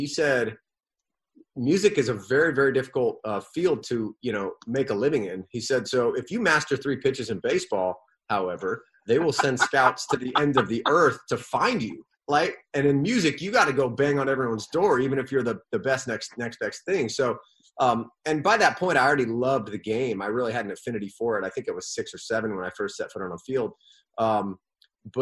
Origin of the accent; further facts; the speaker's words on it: La Mesa, California, United States; I remember I grew up in La Mesa, right off the 8 highway there.